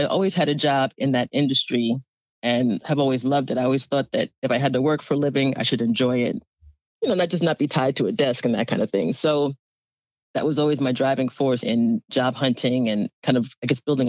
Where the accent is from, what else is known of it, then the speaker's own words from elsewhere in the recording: New Jersey, United States; also born or lived in New York City; I was born in New York City, an area called Spanish Harlem. I'm not sure if it's even called Spanish Harlem anymore, but it's uptown. I was born to my parents and my older brother. At age 7, I moved to New Jersey, and I've been there ever since.